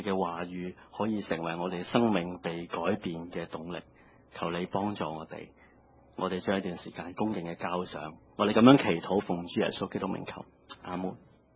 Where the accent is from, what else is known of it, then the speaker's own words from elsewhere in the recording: Hong Kong; 其实做基督徒，我想我们香港人很多时候都是一样